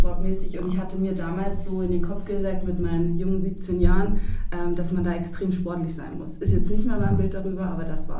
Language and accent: German; Rosenheim, Bavaria, Germany; Also ich bin 28 Jahre. Ich komme aus der Gegend hier, also ich komme aus Pang, aus Rosenheim.